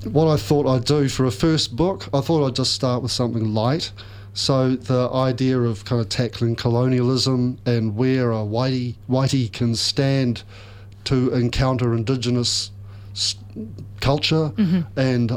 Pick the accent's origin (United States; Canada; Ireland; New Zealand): New Zealand; And being a New Zealander